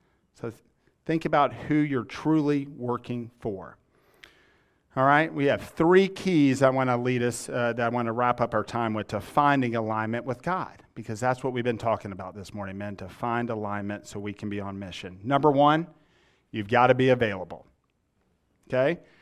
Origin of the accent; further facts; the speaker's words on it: Atlanta, Georgia, United States; I'm from Atlanta, but my wife's from Birmingham.